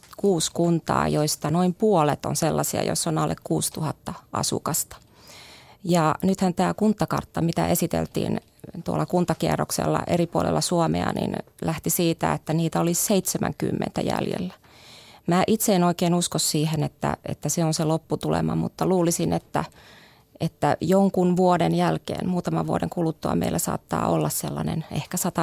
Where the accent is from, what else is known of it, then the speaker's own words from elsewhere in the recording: Joensuu, North Karelia, Finland; No, mä todella synnyin 66 Joensuussa yrittäjäperheeseen.